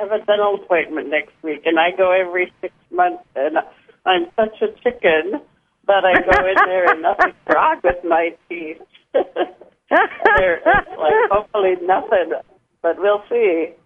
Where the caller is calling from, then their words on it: Anchorage, Alaska, United States; Anchorage.